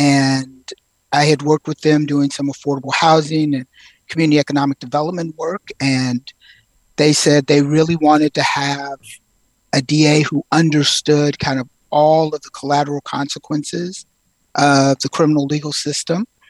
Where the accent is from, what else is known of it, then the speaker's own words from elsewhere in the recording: Hamlet, North Carolina, United States; I am from Hamlet, North Carolina. I went to Princeton and came back to North Carolina for law school at Duke